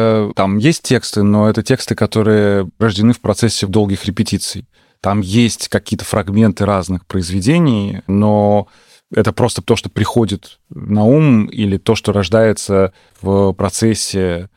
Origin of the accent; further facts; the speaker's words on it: Saint Petersburg, Russia; Ну, я же из Петербурга, понимаете, да, в Петербурге не стыдно быть нищебродом, а в Москве стыдно.